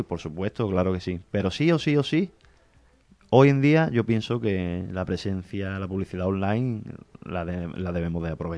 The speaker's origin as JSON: {"language": "Spanish", "region": "Andalusia", "country": "Spain", "said": "Somos andaluces, vamos a responder con arte"}